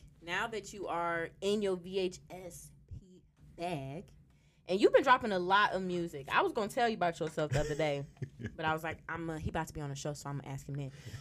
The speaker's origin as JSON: {"language": "English", "town": "Chicago", "region": "Illinois", "country": "United States", "said": "I'm from the South Side."}